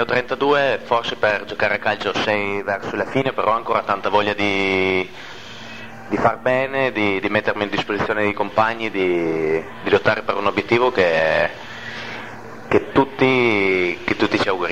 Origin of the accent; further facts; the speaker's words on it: Trieste, Friuli-Venezia Giulia, Italy; Sono nato a Trieste, ho 32 anni